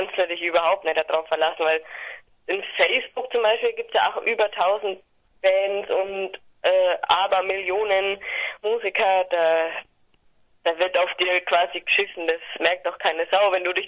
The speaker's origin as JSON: {"language": "German", "region": "Bavaria", "country": "Germany", "said": "als Gastband in Bad Kissingen bei uns in Unterfranken."}